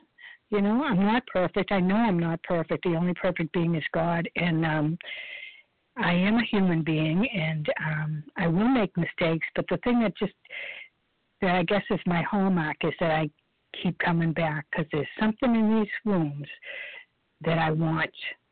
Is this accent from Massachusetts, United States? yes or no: yes; Boston, Massachusetts, United States; I come from the Boston area, and we've had a lot of very large meetings